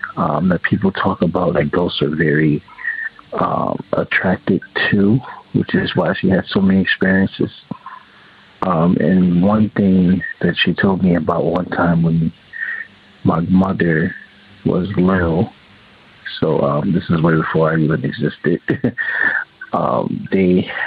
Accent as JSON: {"language": "English", "region": "Connecticut", "country": "United States", "said": "I am from Connecticut"}